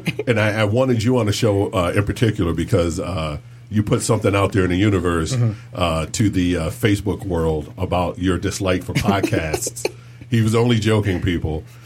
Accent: Pontiac, Michigan, United States; She is the office manager over at the Crowfoot in Pontiac, my hometown.

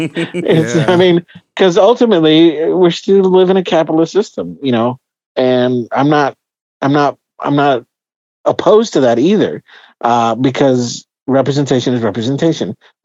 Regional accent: Denver, Colorado, United States; No, I'm from Denver.

